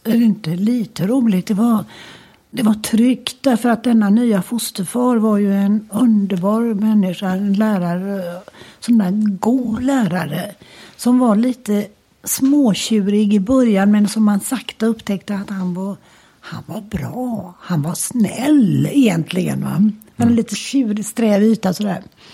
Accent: Gothenburg, Västra Götaland County, Sweden; Och där växte vi upp och bodde i många, alla år. Och idag är den till och med... Det var sånt där radhus, gammalmodigt träradhus. Boråsvägen ut hette det väl på den tiden. Precis i ytterkanten av Örgryte.

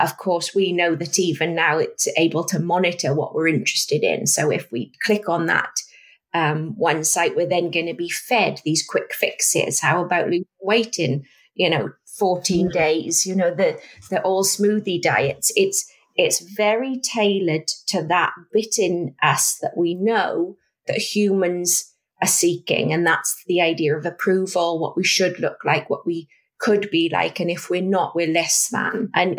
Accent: Wales, United Kingdom; now in Ontario, Canada; I'm a clinical psychologist here in Ontario, but you can tell by my accent, I originate somewhere far away. In Wales.

